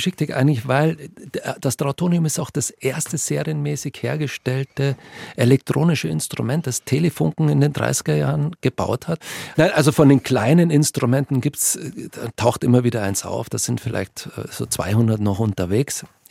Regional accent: Bavaria, Germany; Aus Bayern sowieso, wenn Sie aus Bayern nach Berlin fahren, der meinte, ich komme aus dem Urwald.

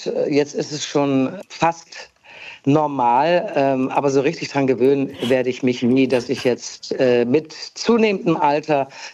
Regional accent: Saxony-Anhalt, Germany; Ich komme ja nun aus der ehemaligen DDR und ich glaube, dass es früher auch noch mehr regional geprägt war. Also bei uns in Sachsen-Anhalt, ich komme aus Sachsen-Anhalt

